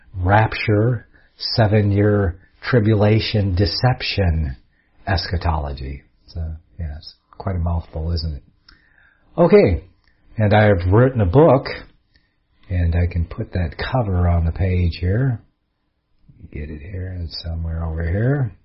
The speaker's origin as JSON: {"language": "English", "region": "Michigan", "country": "United States", "said": "I'm from Michigan, so I know what the weather's like over there in Wisconsin. Kind of the same in Michigan."}